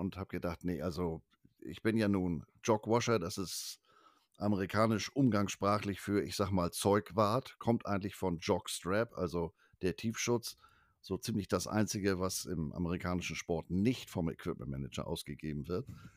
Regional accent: Flensburg, Schleswig-Holstein, Germany; born there; now in Hamburg, Germany; gebürtiger Flensburger, aber seit 88, 89 in Hamburg lebend. Jahrgang 1966

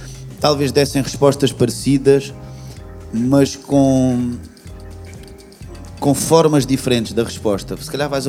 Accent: Alentejo, Portugal; O Alentejo, e não quero ofender ninguém, que sou alentejano nascido aqui

